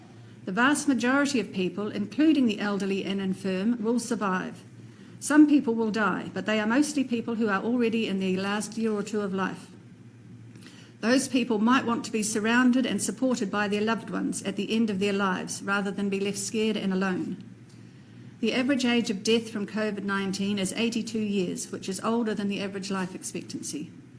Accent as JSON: {"language": "English", "country": "New Zealand", "said": "So As for me, I'm a Kiwi doctor. I graduated from Otago University in 1993."}